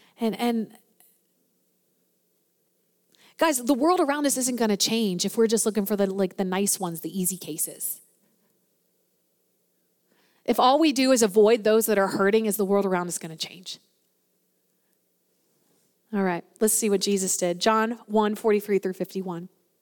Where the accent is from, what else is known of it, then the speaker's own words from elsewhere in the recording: Spring Grove, United States; I'm from Spring Grove. It's really funny, like all our common connections. Like you graduated with so-and-so and it's just a small town, right?